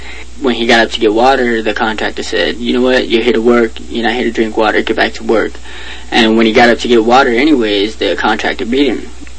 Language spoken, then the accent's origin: English; Immokalee, Florida, United States; Yeah, I grew up in Immokalee. I was born and raised there.